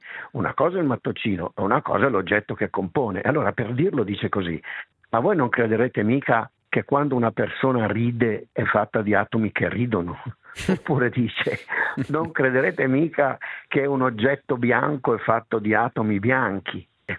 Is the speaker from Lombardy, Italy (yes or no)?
yes; Lombardy, Italy; accent: Lombard; Addirittura nel mio dialetto, che è un dialetto lombardo, si chiamano rataula